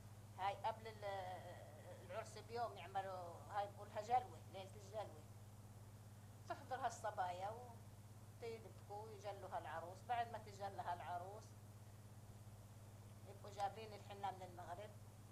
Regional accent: Palestine; كان قاعد عندنا في فلسطين هو وامه

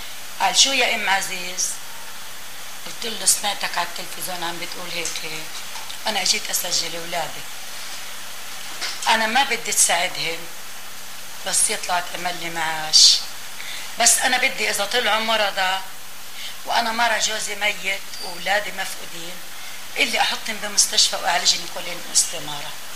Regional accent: Palestine; moved away as an adult; also born or lived in Lebanon; لا نحن طلعنا بجبال حافي من فلسطين لعيت الشعب

